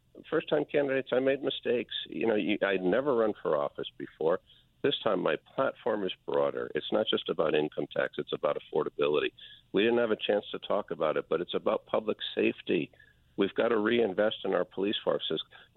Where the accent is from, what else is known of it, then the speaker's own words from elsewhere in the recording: New Haven, Connecticut, United States; Connecticut is a terrific state. I've been here my whole life. I grew up in New Haven.